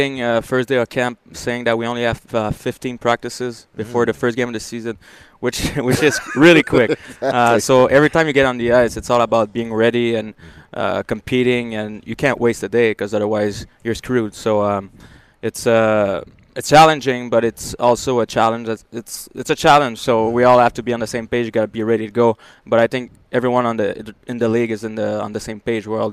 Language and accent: English; Quebec, Canada; first language French; English is a second language; I think we're from Quebec, obviously. We're French-speaking and all that.